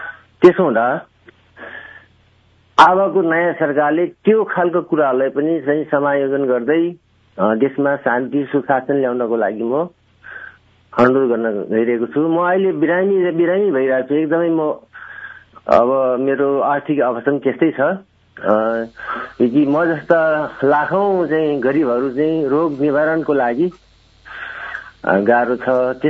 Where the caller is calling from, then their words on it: Nawalpur, Gandaki Province, Nepal; म नवलपुरबाट सर.